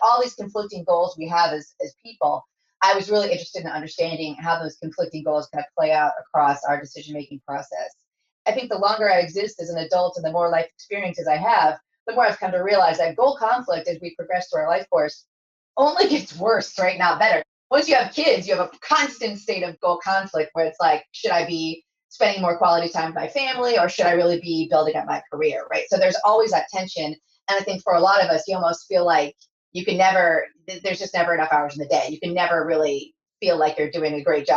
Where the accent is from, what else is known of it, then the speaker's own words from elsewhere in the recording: San Diego, California, United States; I'm from San Diego, California. That part I talk about a lot. I'm a proud Californian and Southern California, no less.